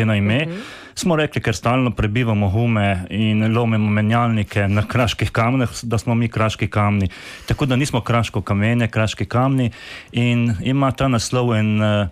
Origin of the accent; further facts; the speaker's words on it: Dutovlje, Coastal–Karst, Slovenia; Jaz prihajam iz Dutul, niso Dutovlje, ampak so prav Dutule.